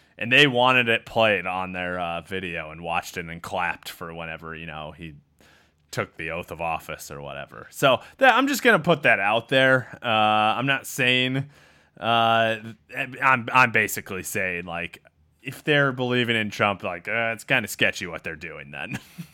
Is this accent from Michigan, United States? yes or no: no; Traer, Iowa, United States; Because we're from God's country, and that's God's beer. And it's, I don't know, it's the premier beer of Tama County.